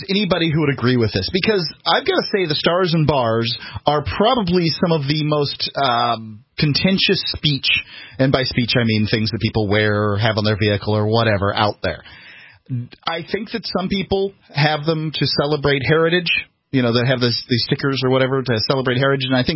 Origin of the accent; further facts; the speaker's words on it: the South, United States; I would never do it just because I like the way it looks or that I'm from the South